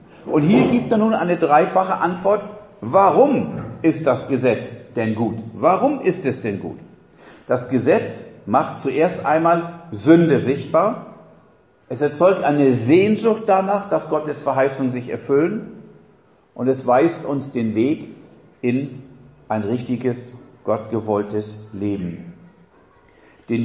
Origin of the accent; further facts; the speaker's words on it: Germany; Aber ich bin Deutscher, ich brauche eine Ampel und ich brauche ein Stoppschild, versteht ihr?